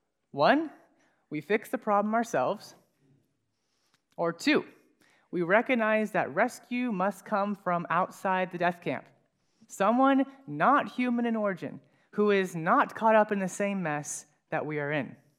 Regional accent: Apison, Tennessee, United States; So I grew up in Apison, out in the country, about 22 acres.

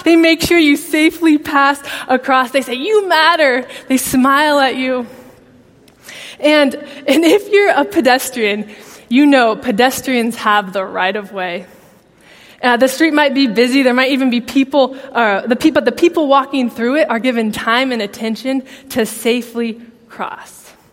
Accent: California, United States; now in Michigan, United States; So I'm from California originally. I have been here now, which seems like a long time, 15 years. So this is home now. But when I came to Michigan 15 years ago

